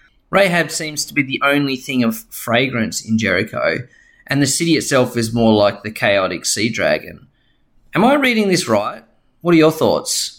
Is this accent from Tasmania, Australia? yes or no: yes; Tasmania, Australia; I'm from Tasmania in Australia.